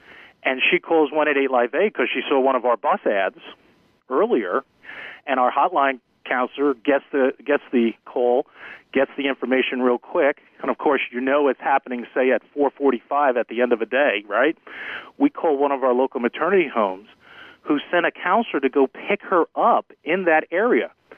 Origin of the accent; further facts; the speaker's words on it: Stony Brook, New York, United States; My three brothers, Frank, John, and Daniel, and I were raised in Stony Brook, Long Island.